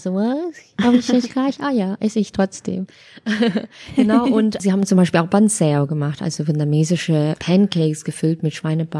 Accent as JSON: {"language": "German", "country": "Germany", "tie": "born or raised there", "also_born_or_lived": "Bavaria", "said": "ich bin halb Vietnamesin, halb Chinesin, aber geboren in Bayern und in Deutschland aufgewachsen"}